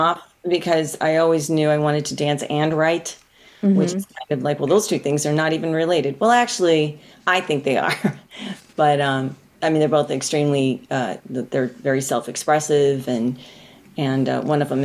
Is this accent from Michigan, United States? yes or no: yes; Michigan, United States; also born or lived in Boston; And so I was born in Boston, and then we wound up here in Michigan because he got a professorship at Notre Dame